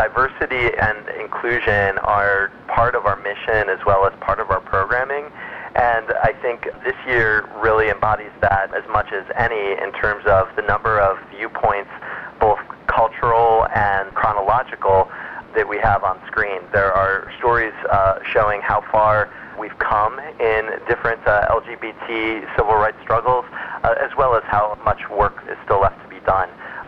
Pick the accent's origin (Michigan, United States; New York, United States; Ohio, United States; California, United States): Ohio, United States; Cleveland; from my hometown of Cleveland, Ohio, mind you